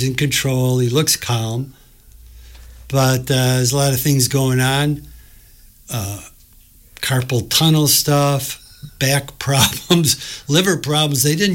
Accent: Chicago, Illinois, United States; I grew up in Chicago, Illinois. And I always like to say you can't grow up all the way in Chicago because it's so crowded and so relatively insane that I had to come out here to finish.

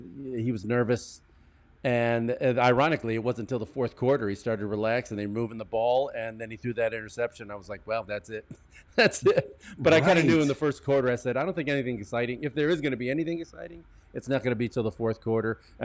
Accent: Chicago, Illinois, United States; What passes for sausage in California is not what we grew up with in Chicago.

